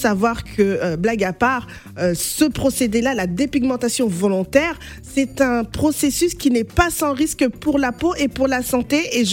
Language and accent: French; Kinshasa, DR Congo; je suis congolaise de Kinshasa